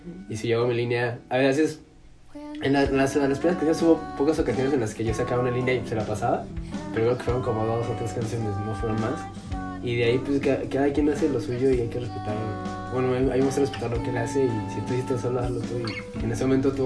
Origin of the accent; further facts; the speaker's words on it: Mexico City, Mexico; also born or lived in Tijuana; soy el único foráneo de la banda. Sí, yo soy de la Ciudad de México.